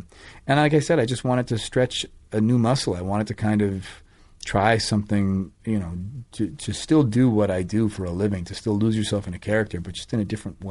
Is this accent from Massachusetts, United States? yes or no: yes; Boston, Massachusetts, United States; I grew up in Boston where there's a lot of, you know